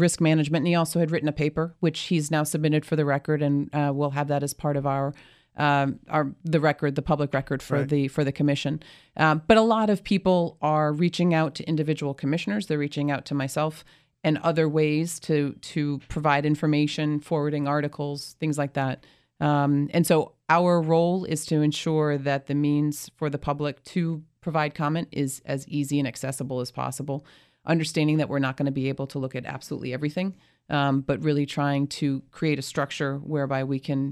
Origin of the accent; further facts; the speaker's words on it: Connecticut, United States; I'm from Connecticut.